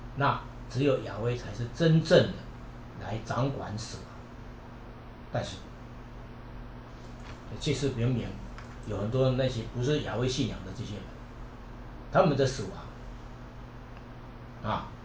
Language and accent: Chinese; China; 而这个易经影响了我们中国人的非常大的深远的这个影响。